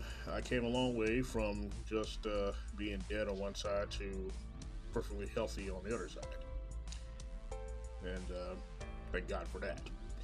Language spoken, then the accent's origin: English; Kansas City, Missouri, United States; Coming directly from Kansas City, Missouri, my hometown.